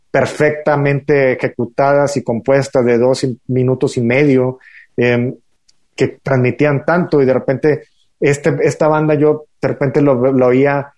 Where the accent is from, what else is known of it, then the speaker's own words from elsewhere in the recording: Matamoros, Tamaulipas, Mexico; Yo nací en la frontera, en Matamoros, Tamaulipas, y la radio y los canales que nosotros veíamos y consumíamos cuando desde niños eran canales del lado de Texas